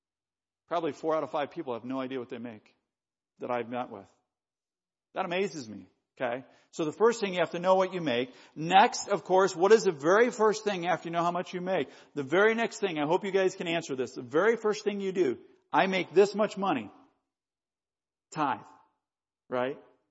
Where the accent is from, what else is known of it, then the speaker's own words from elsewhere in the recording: Colorado, United States; Now, I'm from Colorado, so we already started a mile high.